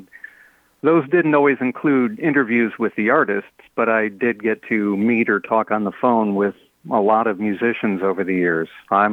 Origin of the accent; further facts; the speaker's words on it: Albion, Michigan, United States; I grew up in the Albion Concord area near Jackson, and there was a little radio station in Albion.